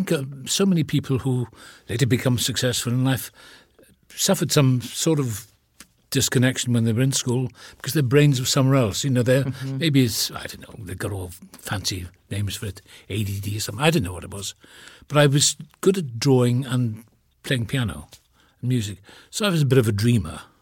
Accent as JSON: {"language": "English", "region": "Wales", "country": "United Kingdom", "accent": "Welsh", "said": "Oh, yes, I am Welsh. I've just been back to Wales."}